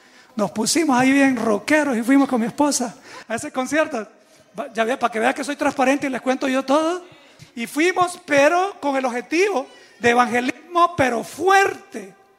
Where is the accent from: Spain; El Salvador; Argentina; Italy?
El Salvador; now in United States; Yo soñaba con ir a algunos conciertos en mi país, El Salvador, que solamente lo pude hacer aquí en Estados Unidos.